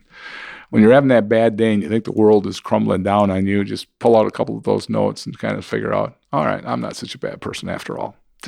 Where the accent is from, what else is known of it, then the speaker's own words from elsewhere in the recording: Seymour, Wisconsin, United States; And my hometown of Seymour, Wisconsin, brought me back in to speak at teacher orientation.